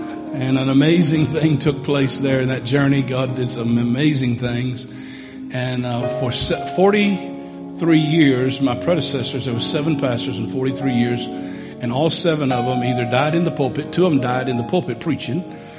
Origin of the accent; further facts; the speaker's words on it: Maryland, United States; now in Oklahoma City, United States; I'm from the East Coast. I was raised just outside of D.C. It was my home.